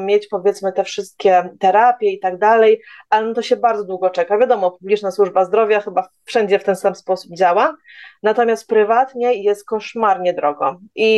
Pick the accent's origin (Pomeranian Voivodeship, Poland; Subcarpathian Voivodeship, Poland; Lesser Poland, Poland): Pomeranian Voivodeship, Poland; Gdańsk; also born or lived in Qatar; Ja lubię ogólnie Polskę, lubię tutaj mieszkać, zwłaszcza, że jestem z Gdańska